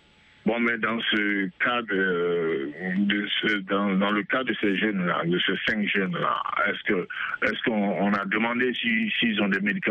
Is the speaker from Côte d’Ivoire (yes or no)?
yes; Côte d’Ivoire; Je ne suis pas du Mali, je suis de la Côte d'Ivoire.